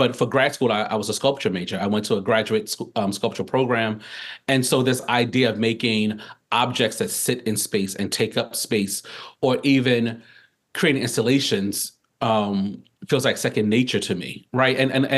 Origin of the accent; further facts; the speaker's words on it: Baltimore, Maryland, United States; You know, like growing up in Baltimore, there was a lot